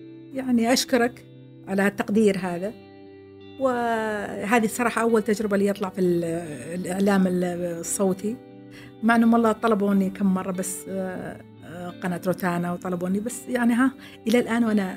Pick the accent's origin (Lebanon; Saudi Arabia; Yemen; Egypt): Saudi Arabia; also born or lived in Pakistan; قلت له والله انا عشت باكستان بس انا سعوديه وزوجي وراي